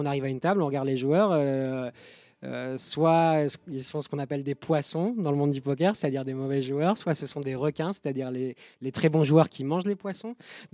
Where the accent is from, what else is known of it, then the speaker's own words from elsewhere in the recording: France; que je suis français et que je suis pas la personne qui croit que je suis.